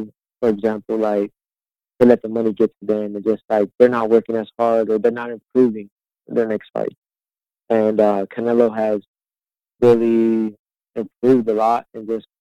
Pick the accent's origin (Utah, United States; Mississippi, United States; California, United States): California, United States; Fresno; Yes. I'm from Fresno, California. It's my hometown, and I feel like I'll have no problem filling up the arena.